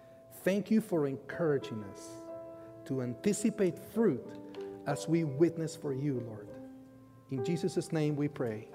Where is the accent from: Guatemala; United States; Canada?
Guatemala; Excuse me! Excuse me! I come from Guatemala. And guess what? Guatemala is coconut land.